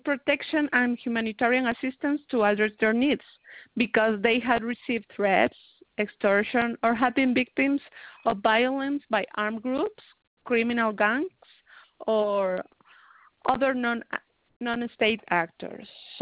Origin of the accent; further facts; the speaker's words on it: Guatemala; I'm a lawyer from Guatemala